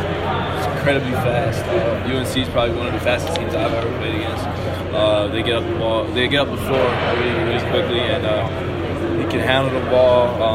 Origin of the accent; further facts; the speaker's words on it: Canada; I am also Canadian